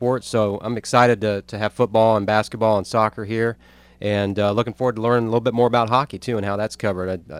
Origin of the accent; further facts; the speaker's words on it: Ohio, United States; also born or lived in Mississippi; Well, I'm from Ohio originally, grew up there, and then lived in Mississippi for 6 years and worked at an NAIA school